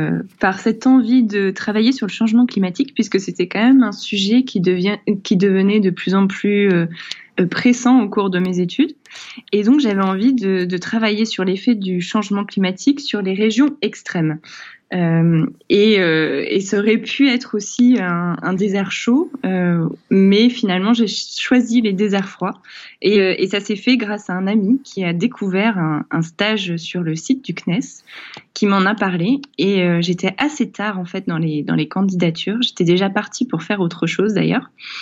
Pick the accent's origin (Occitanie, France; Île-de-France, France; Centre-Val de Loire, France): Centre-Val de Loire, France; born there; moi je suis née dans le Berry.